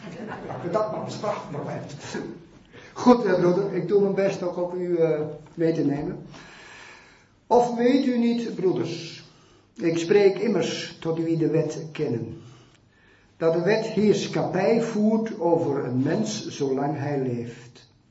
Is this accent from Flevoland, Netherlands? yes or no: yes; Urk, Flevoland, Netherlands; born there; Ik ben dus geboren in Urk. Ik ben tot geloof gekomen, zo zeg ik dat meest, in een jeugd- en een koffiebar in Urk die daar toen draaide.